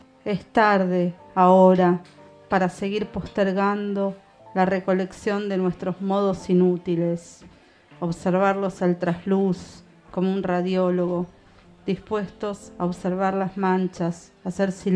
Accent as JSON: {"language": "Spanish", "town": "Ramos Mejía", "region": "Buenos Aires Province", "country": "Argentina", "said": "Estoy contenta de estar acá en el barrio, porque soy de acá, soy de Ramos."}